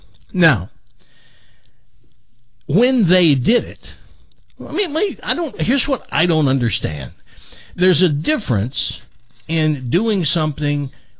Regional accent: Tennessee, United States; I grew up in Tennessee. I heard on an almost daily basis the N-word.

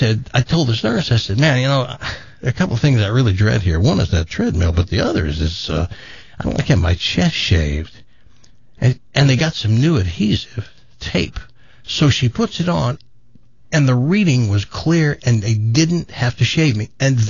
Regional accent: Tennessee, United States; I grew up in Tennessee. That says the rest.

